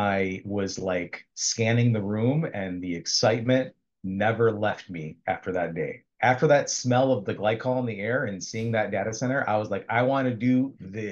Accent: United States; We're both Macedonians, first generation, growing up in the States.

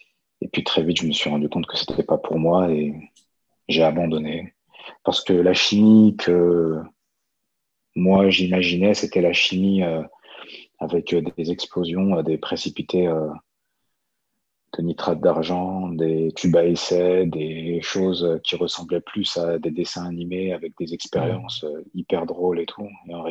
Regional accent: Lyon, Auvergne-Rhône-Alpes, France; also born or lived in Montélimar; Je suis né à Montélimar, dans le sud de la France, la capitale du Nougat. Et très vite, mon père et mes parents ont déménagé et sont retournés à Lyon, dans la banlieue lyonnaise.

